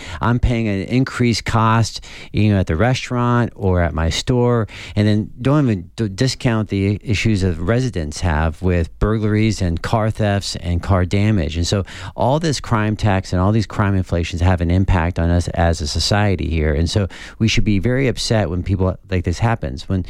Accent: Camp Lejeune, North Carolina, United States; we grew up in Camp Lejeune

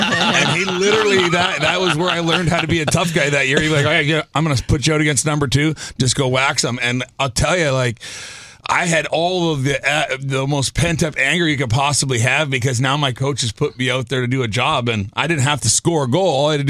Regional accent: Moose Jaw, Saskatchewan, Canada; I came from Moose Jaw, Saskatchewan, so it's not a whole heck of a lot better.

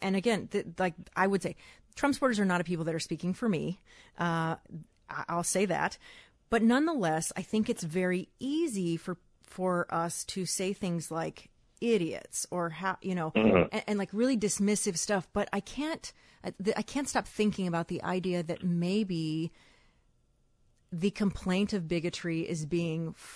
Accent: the South, United States; I'm from the South. And so that is particularly, that bothers me because there's a wide range of people in the South

